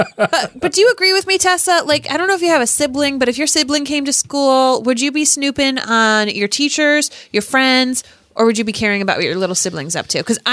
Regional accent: Scotland, United Kingdom; we joke because we're Scottish and he has like the olive Scottish skin that all of my family got except for me and my sister.

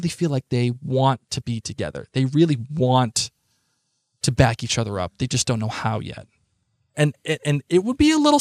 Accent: Boston, Massachusetts, United States; I'm from Boston.

